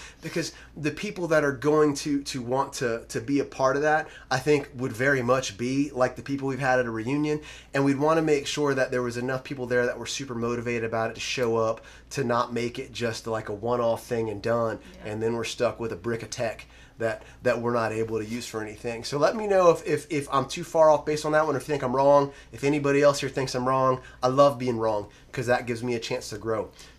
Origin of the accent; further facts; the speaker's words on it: Lakeland, Florida, United States; my stomping ground, my hometown of Lakeland, Florida